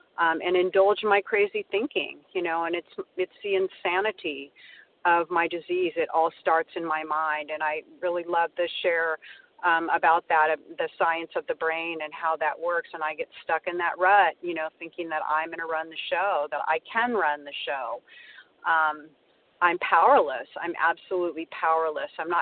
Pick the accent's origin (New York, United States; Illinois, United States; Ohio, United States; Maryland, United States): Illinois, United States; I'm from Illinois.